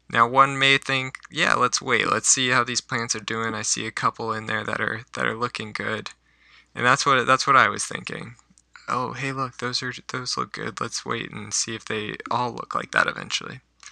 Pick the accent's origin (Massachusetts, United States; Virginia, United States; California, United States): Virginia, United States; I come from Virginia, and which is about mid-coast of the eastern seaboard, and the summers are hotter, longer, and humid. But I came to Maine, and the summers are a couple months.